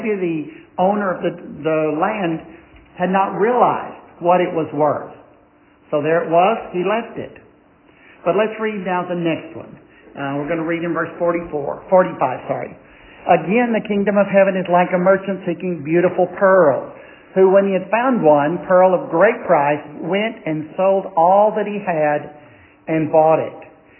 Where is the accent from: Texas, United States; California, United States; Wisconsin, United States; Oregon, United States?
Texas, United States; and I'm a Texan. I love Texas.